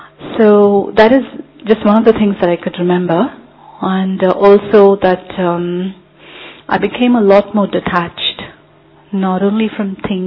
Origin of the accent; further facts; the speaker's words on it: India; now in London, United Kingdom; I'm originally from India. But now I am in Seva since last year in London.